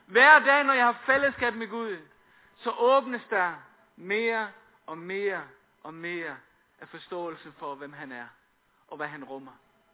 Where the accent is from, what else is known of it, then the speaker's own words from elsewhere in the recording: Faroe Islands; derhjemme på Færøerne, hvor jeg kommer fra